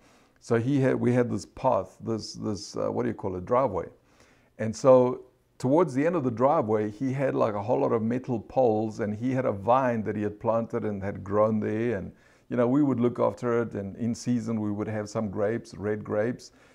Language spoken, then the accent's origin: English; South Africa; growing up in South Africa